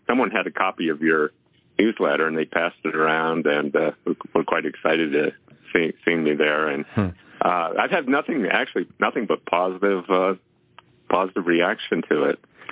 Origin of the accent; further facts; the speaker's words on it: Canada; And I don't get up in the morning and say, "Gee, I'm not a Canadian today."